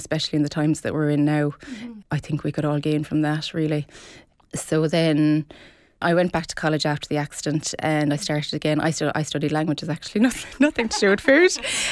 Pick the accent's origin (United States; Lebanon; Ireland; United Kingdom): Ireland; Tralee, Munster; I am from Tralee